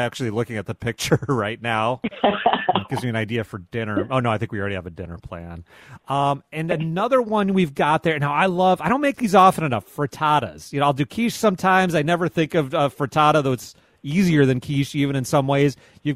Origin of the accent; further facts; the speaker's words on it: Midwest, United States; Now, you mentioned okra, and I'm from the Midwest. I couldn't have picked okra out of a lineup most of my life.